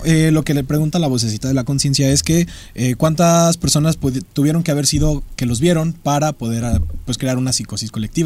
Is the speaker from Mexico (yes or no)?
yes; Mexico; No soy de Líbano, soy mexicano. Bueno, 100%, pero tiene... 100% mexicano.